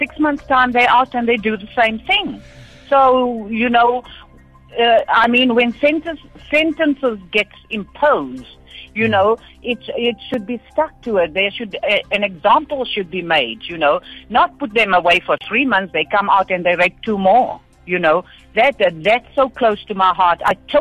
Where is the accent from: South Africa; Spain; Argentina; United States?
South Africa; you know, I'm proudly South African. I was born and bred here.